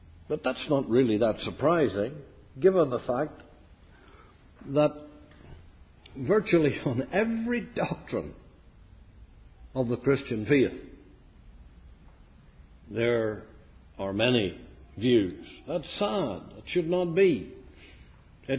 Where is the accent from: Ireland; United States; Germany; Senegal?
Ireland; I'm tempted as an Irishman to say that you should just all agree with me and everything would be wonderful.